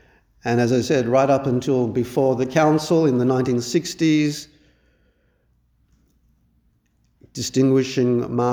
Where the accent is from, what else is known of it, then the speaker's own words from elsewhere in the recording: Australia; I never heard about it in my years growing up in Australia